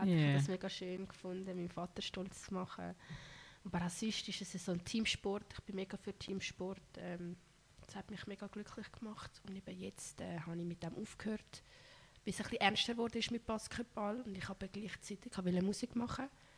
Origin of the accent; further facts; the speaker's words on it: Zurich, Switzerland; Ich bin auch stolze Zürcherin.